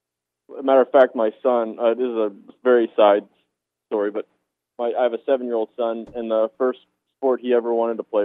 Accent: Maryland, United States; I grew up in Maryland. I had two brothers. We were a big sports family.

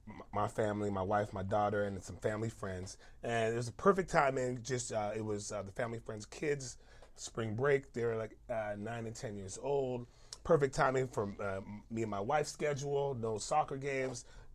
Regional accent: Las Vegas, Nevada, United States; talk about how I'm from Vegas

